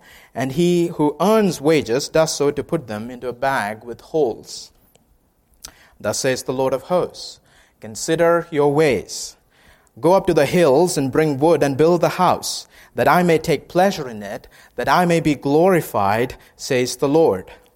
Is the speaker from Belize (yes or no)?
no; India; And I'm from India.